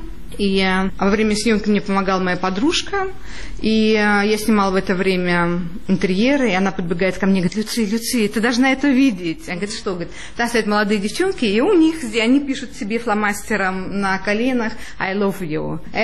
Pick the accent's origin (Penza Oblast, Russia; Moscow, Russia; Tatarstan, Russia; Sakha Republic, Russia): Tatarstan, Russia; Naberezhnye Chelny; А я сама в детстве жила на Набережных Челнах, КамАЗ.